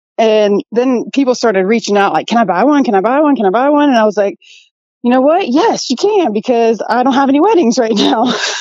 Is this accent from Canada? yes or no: no; Mount Pleasant, South Carolina, United States; So I'm from Mount Pleasant, South Carolina, right outside of Charleston.